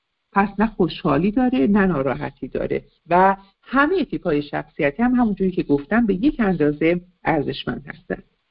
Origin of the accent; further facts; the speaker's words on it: Iran; born there; من افتخار میکنم که در ایران به دنیا اومدم